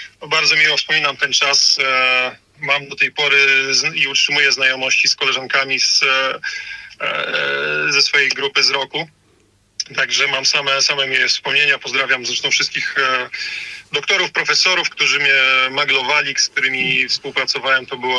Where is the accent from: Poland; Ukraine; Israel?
Poland; Olsztyn, Warmian-Masurian Voivodeship; Olsztyn to moje rodzinne miasto, tu się urodziłem, tu żyję, tu mam cały ośrodek życia.